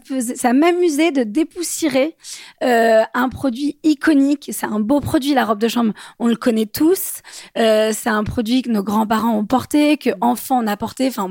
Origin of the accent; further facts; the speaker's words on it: Bordeaux, Nouvelle-Aquitaine, France; now in Paris, France; j'ai 30 ans, je viens de Bordeaux, j'habite à Paris.